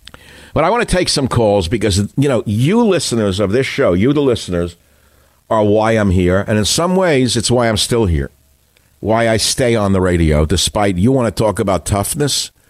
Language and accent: English; Queens, New York, United States; We're both from Queens.